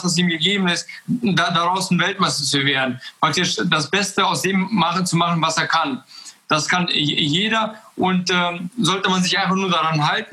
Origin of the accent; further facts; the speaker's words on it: Kazakhstan; now in Germany; wir sind ja 95 aus Kasachstan gekommen, aus einem kleinen Dorf. Und dann kam ich nach Deutschland und habe ganz viele Möglichkeiten hier gesehen.